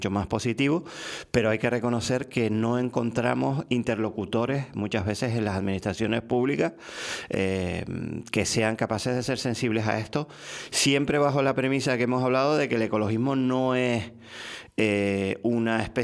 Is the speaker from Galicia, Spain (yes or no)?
no; Puerto de la Cruz, Canary Islands, Spain; Yo soy del Puerto de la Cruz, de aquí.